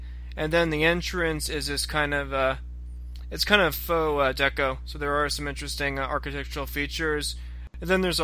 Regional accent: Los Angeles, California, United States; I grew up in the Westwood area

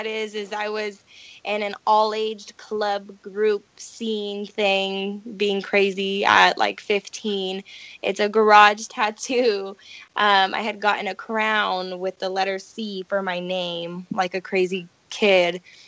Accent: Victorville, California, United States; I grew up in a small little town in Victorville, California. It's about an hour and a half away from L.A.

